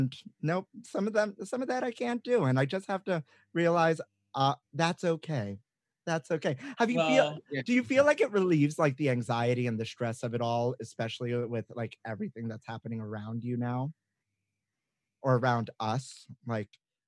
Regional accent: Brooklyn, New York, United States; Can you tell I'm from Brooklyn?

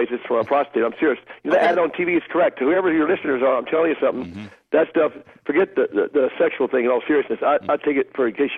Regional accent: Tennessee, United States; I'm from Tennessee. I never saw a snake.

